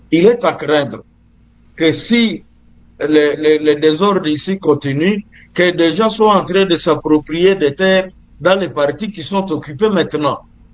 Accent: DR Congo; chez nous, en RDC

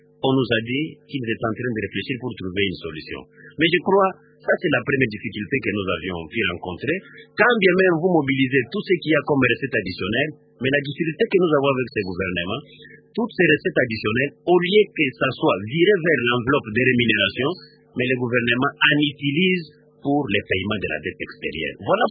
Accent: Kinshasa, DR Congo; moi, je suis un Congolais en tout et pour tout. Je bois l'eau de la Régie des Eaux. Je me fais soigner à un hôpital à côté de chez moi. Je me fais soigner à Kingasani-Asuka.

